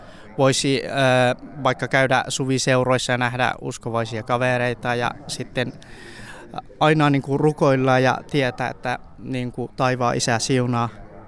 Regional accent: Iran; Finnish is a second language; now in Finland; Mä tulin Iranista niin kuin Turkiin ja Turkin kautta Kreikkaan. Ja Kreikasta niin kuin läpi Eurooppa sitten Suomeen kyllä.

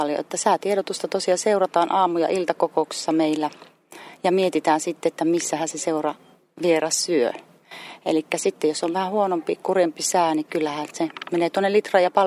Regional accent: Laukaa, Central Finland, Finland; Olen Laukaasta kotoisin ja minulla on 8 lasta ja 5 lastenlasta. Ja Laukaassa asuttu nyt noin 10 vuotta.

